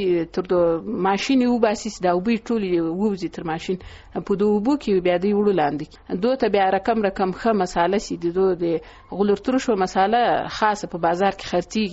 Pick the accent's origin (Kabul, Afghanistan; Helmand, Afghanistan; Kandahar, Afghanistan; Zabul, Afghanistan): Zabul, Afghanistan; now in Herat, Afghanistan; زه د زابل دی ولایت یم او تقریبا شل کاله کې چې زه په هرات کې ژوند کوم.